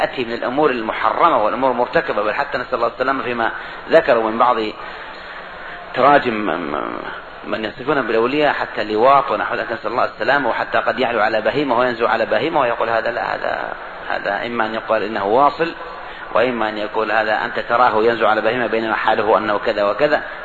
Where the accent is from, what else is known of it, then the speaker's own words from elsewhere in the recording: Morocco; لما دخل الوقت عندنا في المغرب وين يروح يصلي؟